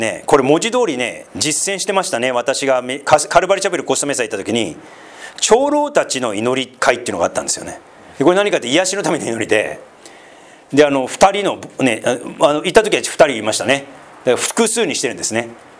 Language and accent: Japanese; Sendai, Miyagi, Japan; accent: Zuzu-ben; 私実は仙台出身なんで、まずちょっとズーズー弁で、